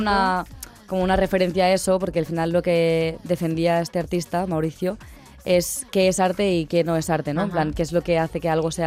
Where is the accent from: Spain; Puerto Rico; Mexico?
Spain; Catalonia; Yo soy catalana y nunca había hecho una canción en catalán.